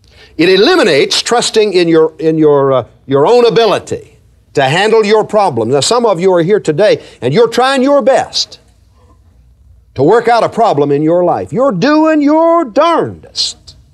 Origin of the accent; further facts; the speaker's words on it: United States; I'm trusting in the fact that I'm an American.